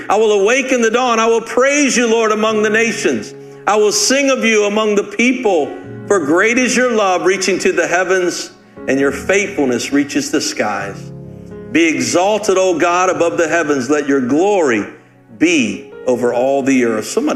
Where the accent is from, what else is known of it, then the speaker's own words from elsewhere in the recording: Rocky Mount, North Carolina, United States; we ended up going back to my hometown and never thought I'd live there again. Always want to live in a large city. And Rocky Mount is not a small city, but it's a mid-sized city.